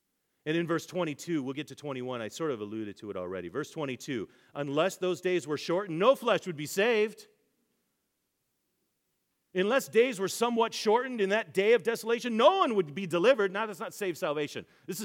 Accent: Nashville, Tennessee, United States; now in San Diego, United States; I was from Nashville before I came here. The whole area of the Nashville area is 1.1 million.

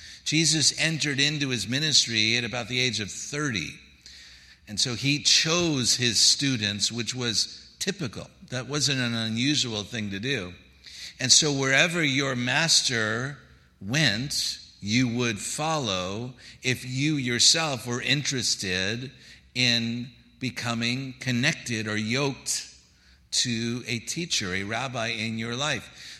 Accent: New York City, New York, United States; And I grew up in New York City.

